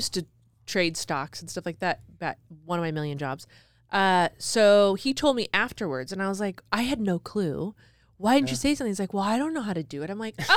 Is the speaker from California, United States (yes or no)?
yes; California, United States; also born or lived in San Dimas; I was born in San Dimas, California. Oh, okay. So that's the city away from where I grew up.